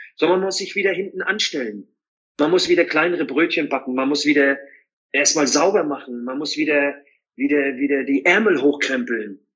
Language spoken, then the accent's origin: German; East Germany, Germany; born or raised there